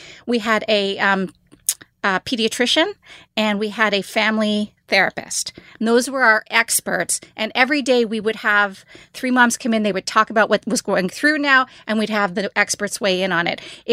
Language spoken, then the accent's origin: English; Canada; born there; I'm Canadian by birth.